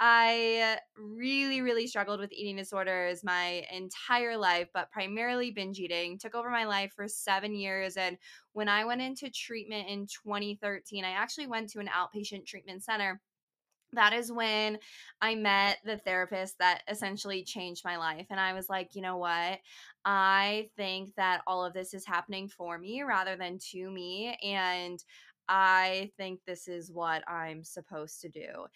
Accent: Arizona, United States; now in Jackson Hole, United States; I live in Jackson Hole, Wyoming, but I'm originally from Arizona. I moved out here 4 years ago for an internship for my master's.

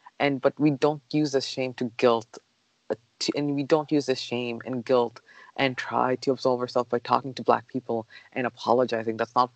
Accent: Brooklyn, New York, United States; I think it's because I'm from Brooklyn, so obviously that's where I kind of funneling in support.

